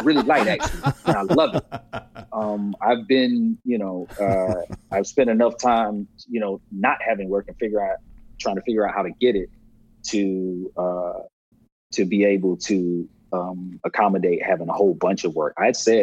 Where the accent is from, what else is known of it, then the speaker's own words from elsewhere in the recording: the South, United States; I mean, I'm from the South, so. And the time I spend in New York and where my family is